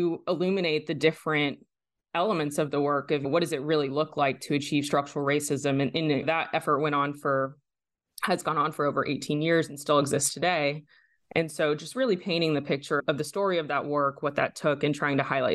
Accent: Virginia, United States; I was born and raised in Virginia by my mom, a white Midwestern lady, and my dad, a Black man from Baltimore.

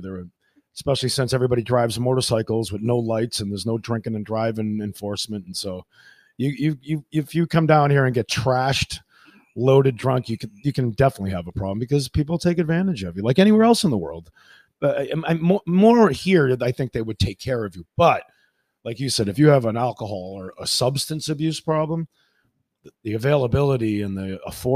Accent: United States; as far as American laws go, being an American, I have to obey the laws of the United States no matter where I go.

